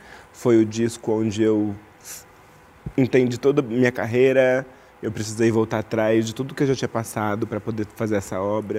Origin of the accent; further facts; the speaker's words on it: Araraquara, São Paulo, Brazil; desde quando eu saí de Araraquara, desde quando eu nasci